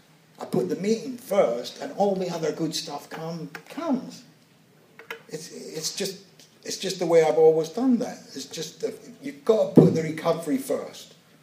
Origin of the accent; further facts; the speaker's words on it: Inverness, Scotland, United Kingdom; now in London, United Kingdom; I come from Inverness, Ladbroke Grove I live now.